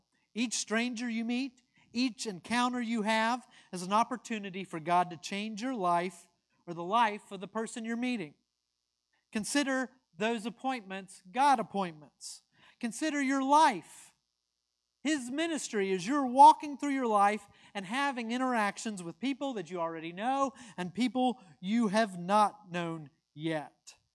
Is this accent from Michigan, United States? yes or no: no; North Carolina, United States; I'm from North Carolina.